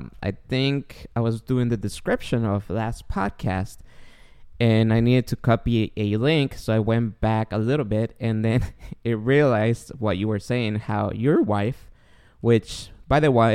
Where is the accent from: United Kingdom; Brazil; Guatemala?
Guatemala; English is a second language; now in United States; As you guys don't know, I'm an immigrant from Guatemala. I'm still trying to learn English, both speaking and Grammarly.